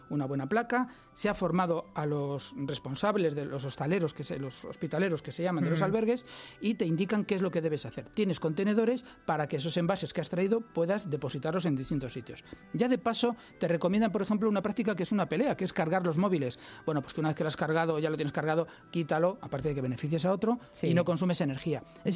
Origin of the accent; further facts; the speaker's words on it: Madrid, Community of Madrid, Spain; Como estamos en Madrid y somos muy madrileños